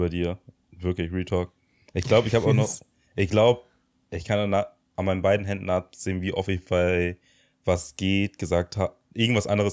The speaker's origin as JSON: {"language": "German", "country": "Togo", "lives_now": "Germany", "said": "Ich komme ja ursprünglich aus Togo, aus Westafrika. Und dort wird halt größtenteils Französisch gesprochen."}